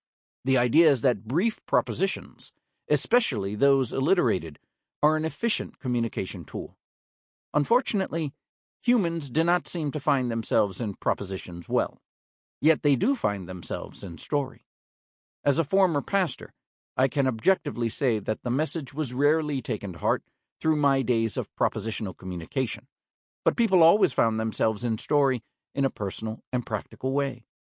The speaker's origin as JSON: {"language": "English", "country": "United States", "said": "I'm from the United States."}